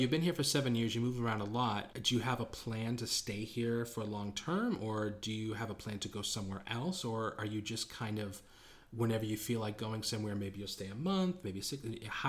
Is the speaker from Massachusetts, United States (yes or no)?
yes; Boston, Massachusetts, United States; moved away; That's actually something we do in Boston. It's very mm-hmm. unique to my hometown. So that's not a new thing I picked up here.